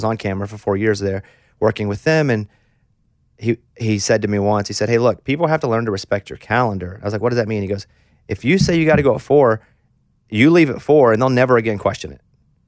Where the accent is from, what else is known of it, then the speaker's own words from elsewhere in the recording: the South, United States; I grew up in the South, so I grew up being kind of forced and then eventually loved like real Southern rock, but also soul.